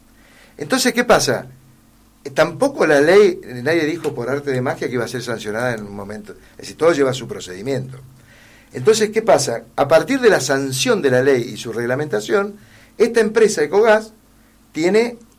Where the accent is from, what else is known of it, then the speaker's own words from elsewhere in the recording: Mendoza, Argentina; para nosotros como mendocinos.